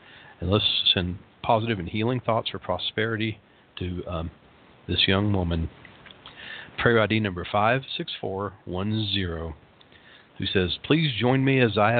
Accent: Knoxville, Tennessee, United States; And the smoke is covering most of East Tennessee and my hometown, Knoxville.

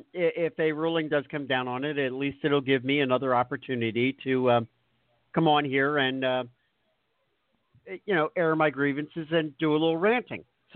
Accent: Philadelphia, Pennsylvania, United States; accent: Philadelphia; Yeah, that's my Philadelphia accent. Sorry, folks.

